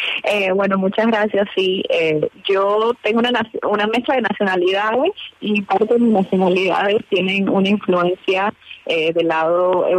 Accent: Panama; also born or lived in Russia; Yo soy nacida en Rusia, en la época que era Unión Soviética, y criada en Panamá.

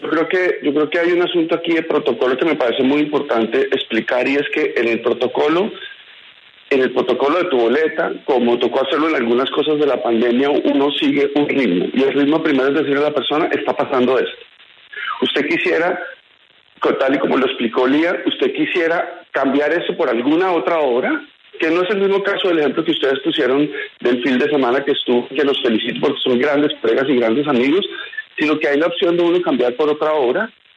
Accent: Colombia; No estamos aquí como empresarios, ganando como empresarios. Estamos como colombianos, juntos, una junta directiva

